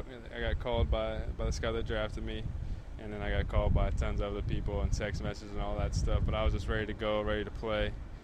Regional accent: Indiana, United States; that was my dream, you know, growing up in Indiana, playing basketball for the Hoosiers.

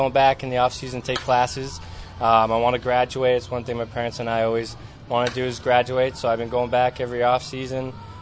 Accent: New Hampshire, United States; And even then it was kind of tougher because I was from New Hampshire.

